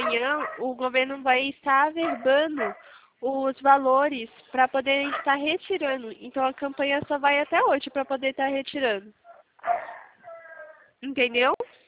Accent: Itatiba, São Paulo, Brazil; Eu sou de São Paulo, cidade Itatiba.

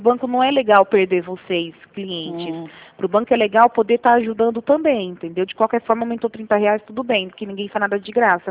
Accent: Rio Claro, São Paulo, Brazil; Não, sou daqui de Rio Claro mesmo.

